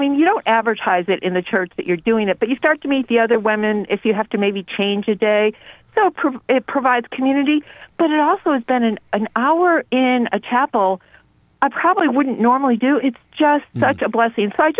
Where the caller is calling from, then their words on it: Maryland, United States; I'm calling from St. Mary's County, Maryland, and it's just a wonderful county.